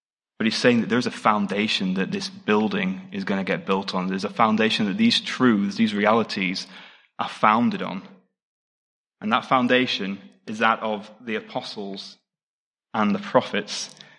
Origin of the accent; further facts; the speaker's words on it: United Kingdom; I'm a British person